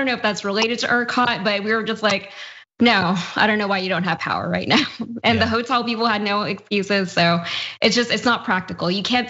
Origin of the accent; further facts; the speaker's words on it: Connecticut, United States; I grew up in Connecticut, so I wasn't in Texas in elementary school